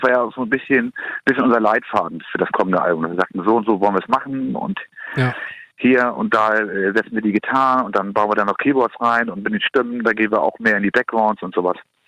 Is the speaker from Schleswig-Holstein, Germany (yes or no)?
yes; Kiel, Schleswig-Holstein, Germany; Und ich komme aus Kiel, ist klar.